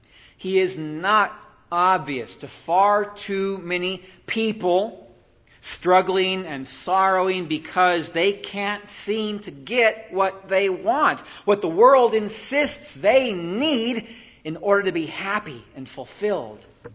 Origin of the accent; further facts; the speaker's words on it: Roseburg, Oregon, United States; even my home state of Oregon, in Roseburg, Oregon.